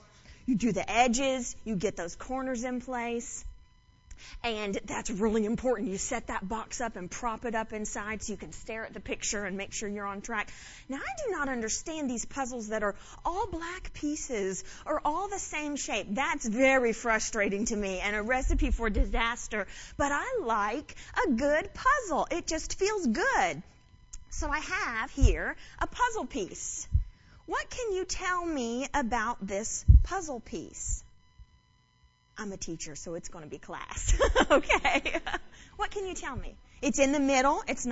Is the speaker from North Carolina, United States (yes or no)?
yes; North Carolina, United States; now in Tampa, United States; I am from Tampa, Florida. Well, from North Carolina, but live in Tampa, Florida